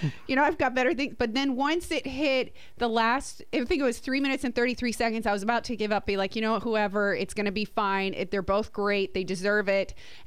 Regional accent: Morris County, New Jersey, United States; And then where I grew up in Morris County, we have a massive botanical garden and arboretum.

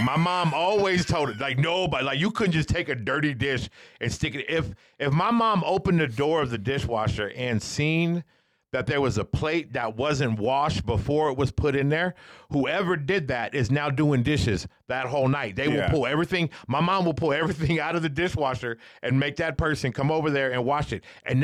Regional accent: Hawaii, United States; Because, like, being Hawaiian, being Polynesian, we have things like you don't wear shoes in the house.

